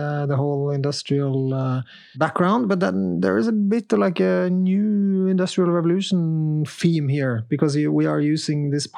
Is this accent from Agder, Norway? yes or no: yes; Kristiansand, Agder, Norway; I think we have to start with Venezuela because I come from Kristiansand.